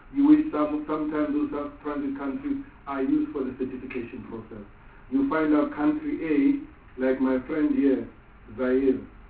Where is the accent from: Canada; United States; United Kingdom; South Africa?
South Africa; Free State; born there; I have Sotho origin. I was born in the Free State. I used to speak my Sotho like the Sotho of the Sotho.